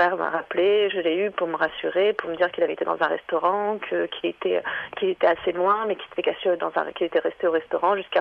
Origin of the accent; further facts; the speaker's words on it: France; j'ai été touchée en tant que Française, parce qu'on a attaqué mon pays. Et aussi, on a bafoué ma religion, parce que je m'exprime rarement en tant que musulmane.